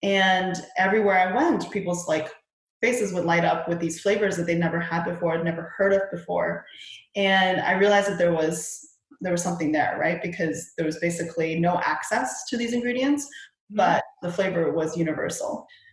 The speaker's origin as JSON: {"language": "English", "town": "Chengdu", "region": "Sichuan", "country": "China", "tie": "born or raised there", "said": "I was born in Chengdu, and the food that I ate, you know, when I was growing up were all in these kind of hole in the wall type places"}